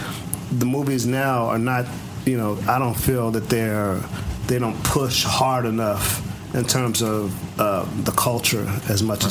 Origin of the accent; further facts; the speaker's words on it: East Coast, United States; I'm from the East Coast